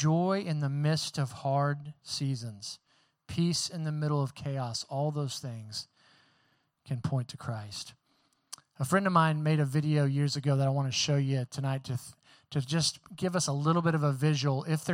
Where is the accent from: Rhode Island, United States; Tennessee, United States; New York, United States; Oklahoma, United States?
Oklahoma, United States; When I grew up in Oklahoma, there was a neighborhood called Westbury.